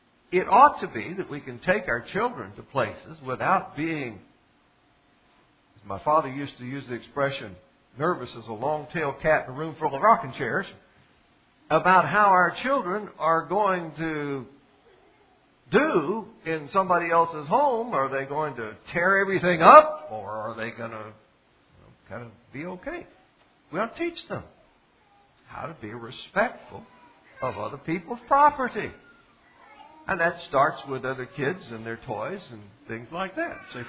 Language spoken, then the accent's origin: English; the South, United States; because I'm a Southerner